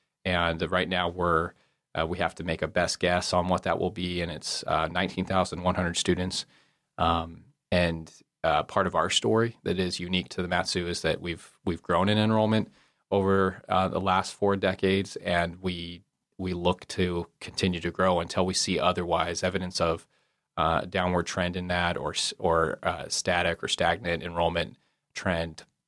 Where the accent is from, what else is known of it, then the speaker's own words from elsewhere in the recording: Kodiak, Alaska, United States; I was born and raised in Kodiak, and I went through the public school system there.